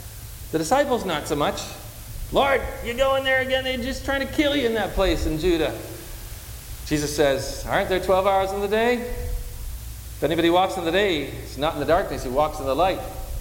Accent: Connecticut, United States; You know, I grew up in Connecticut. Anybody from Connecticut?

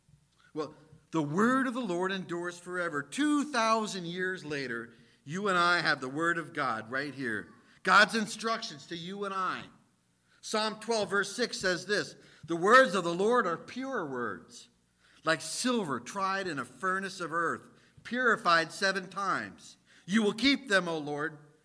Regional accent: New Jersey, United States; Reminds me of something from growing up in Jersey.

